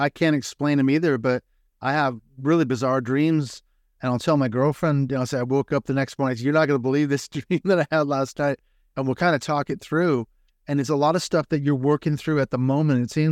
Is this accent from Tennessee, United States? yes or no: no; Seattle, Washington, United States; we grew up in Christian school in the Seattle, Washington area and all that.